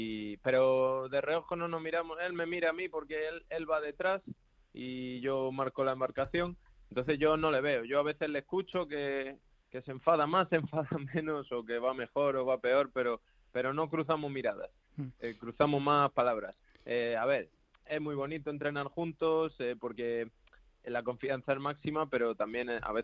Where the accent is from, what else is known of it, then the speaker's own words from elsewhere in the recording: Madrid, Community of Madrid, Spain; also born or lived in Galicia; yo de DNI sí que soy gallego, pero me he criado en Madrid